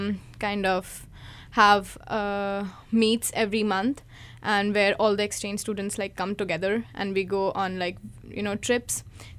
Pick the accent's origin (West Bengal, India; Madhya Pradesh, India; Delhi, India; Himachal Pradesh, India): Madhya Pradesh, India; Indore; I'm from central India. I'm from a city called Indore, and my state is Madhya Pradesh.